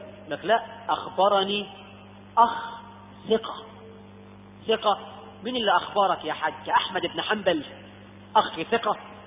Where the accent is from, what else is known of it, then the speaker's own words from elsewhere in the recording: Egypt; عندنا في هذا البلد حقيقة احنا كمصريين